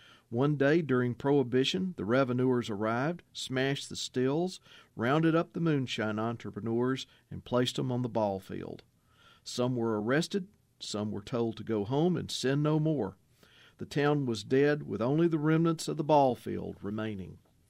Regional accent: Farmerville, Louisiana, United States; born or raised there

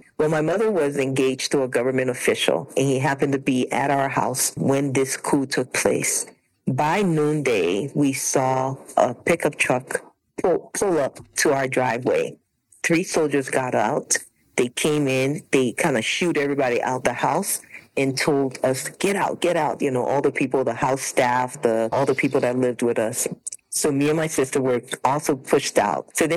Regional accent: Liberia; I grew up in Liberia, West Africa. And, you know, upper middle class life. Both my parents were educated in the U.S. and went back to live in Liberia.

